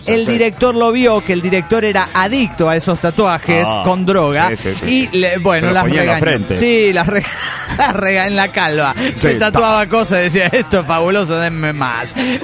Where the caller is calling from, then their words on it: Kansas City, Missouri, United States; de Kansas City